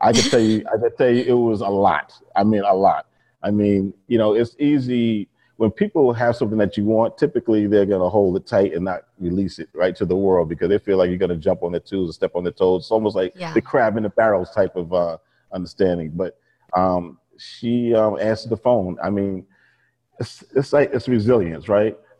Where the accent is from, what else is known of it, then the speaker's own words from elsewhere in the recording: New York, United States; I came up in New York. I grew up and born and raised in New York and Long Island.